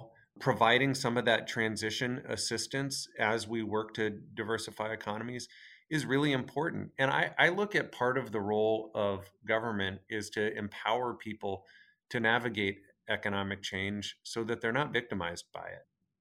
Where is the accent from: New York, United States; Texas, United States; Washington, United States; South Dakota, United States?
Washington, United States; Port Angeles; Yeah, I grew up in Port Angeles, Washington, which is historically has been a timber town. It was a great place to grow up.